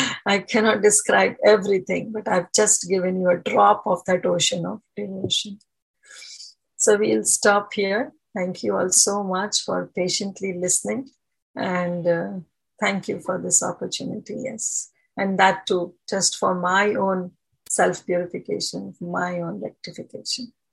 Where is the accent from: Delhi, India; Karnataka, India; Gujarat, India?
Delhi, India; I'm also from Delhi.